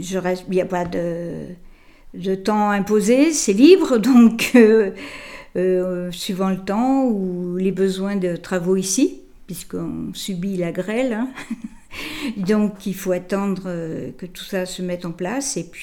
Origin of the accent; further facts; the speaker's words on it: Pigerolles, Nouvelle-Aquitaine, France; Oui, je suis née à Pigerolles, voilà, où il n'y avait pas beaucoup de confort à l'époque.